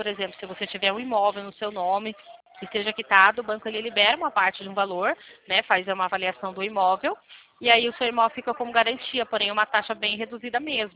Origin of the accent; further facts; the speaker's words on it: Limeira, São Paulo, Brazil; Eu sou aqui de Limeira, interior de São Paulo.